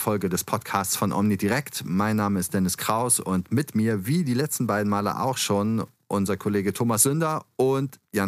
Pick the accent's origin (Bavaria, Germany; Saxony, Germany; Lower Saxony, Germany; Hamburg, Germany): Hamburg, Germany; Und also das ist natürlich für mich als Hamburger erstmal sowieso cool.